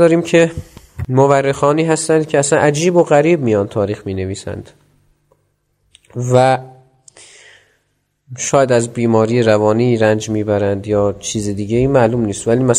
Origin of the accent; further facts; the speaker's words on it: Tabriz, East Azerbaijan, Iran; now in Tehran, Iran; عرض کردم از تبریز اومدم تهران